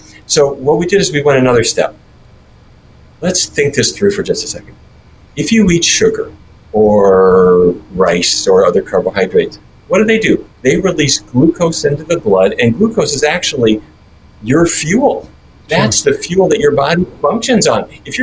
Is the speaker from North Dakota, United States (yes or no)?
yes; Fargo, North Dakota, United States; Growing up in Fargo, as I mentioned, my dad grew up in the cattle business, like everybody else in the family.